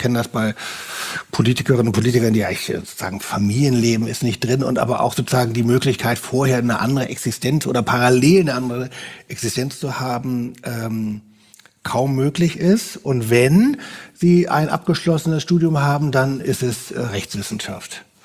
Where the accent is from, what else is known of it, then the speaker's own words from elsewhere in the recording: Hamburg, Germany; also in meiner Heimatstadt Hamburg gab es das auch noch lange